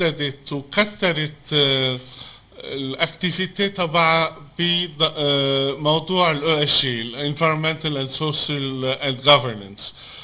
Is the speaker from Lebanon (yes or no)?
yes; Lebanon; now in Tunisia; مثل ما بتعرفوا أنا لبناني ومرأت بظروف صعبة بلبنان، تعودنا نتعايش مع وضع صعب لأنه ما عندنا خيار، وهذا اللي عم بيصير هون بتونس.